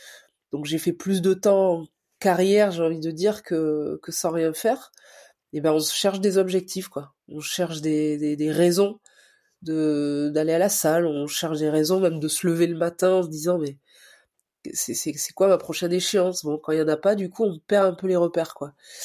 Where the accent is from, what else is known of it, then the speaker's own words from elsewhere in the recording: Chamonix, Auvergne-Rhône-Alpes, France; also born or lived in Bordeaux; j'ai grandi à Chamonix, donc j'ai commencé par le ski de fond. Voilà, donc sport études ski de fond, je suis revenu sur Bordeaux au moment du lycée